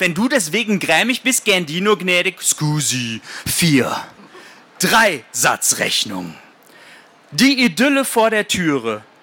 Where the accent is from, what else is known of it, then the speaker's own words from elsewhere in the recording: Essen, North Rhine-Westphalia, Germany; ein Katernberg ist ein Stadtteil meiner Heimatstadt Essen.